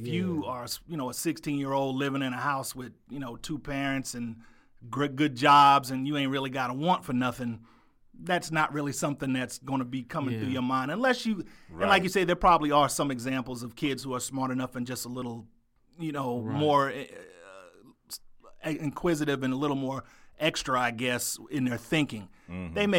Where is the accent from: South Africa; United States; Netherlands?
United States; Brooklyn, New York; I mean, I grew up in Brooklyn as a kid, and I remember going to the Bronx with my dad as a kid, just riding.